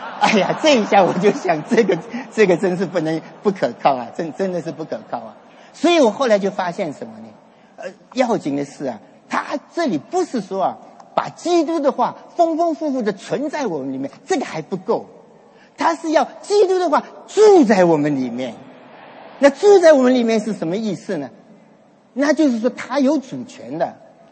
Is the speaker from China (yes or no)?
no; Taipei, Taiwan; 从小我在台北教会长大的时候